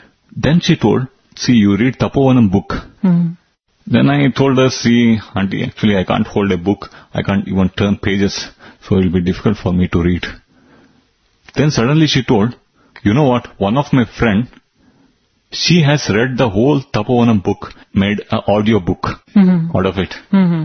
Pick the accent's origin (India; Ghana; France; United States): India; South India; accent: South Indian; English is a second language; initially my accent was not so clean. It had a lot of South Indian accent